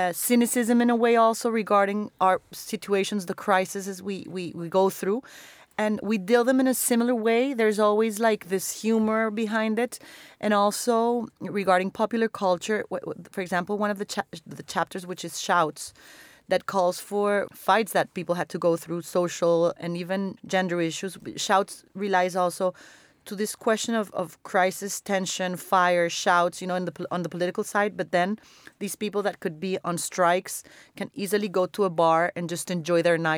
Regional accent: Colombia; I'm from Colombia.

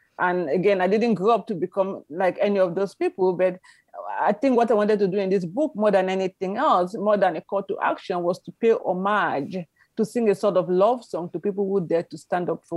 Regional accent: Cameroon; The other thing that happened is that when I was growing up in Cameroon, a very famous environmentalist

